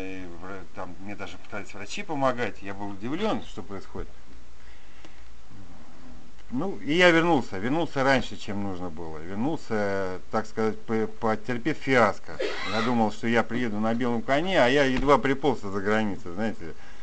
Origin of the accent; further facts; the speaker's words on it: Saint Petersburg, Russia; Я приехал из Санкт-Петербурга. Я там и родился, и, собственно, большая часть жизни моей на сегодняшний день прошла там.